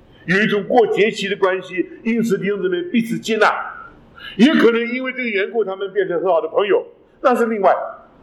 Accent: United States; 我们美国人有句俗话

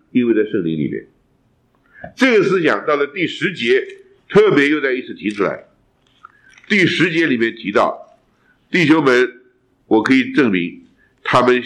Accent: China; 我们中国人说什么窈窕淑女君子好逑

